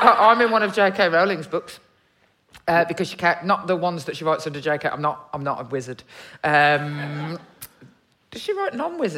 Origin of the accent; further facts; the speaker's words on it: Birmingham, West Midlands, United Kingdom; I've got to say, I didn't know whether mackerel and salmon was in the sea. I'm from Birmingham.